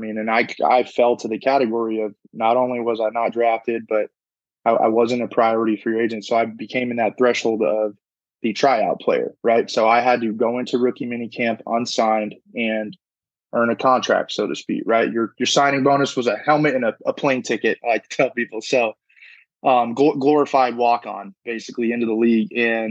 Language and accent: English; California, United States; We're both from California, so we would always train together.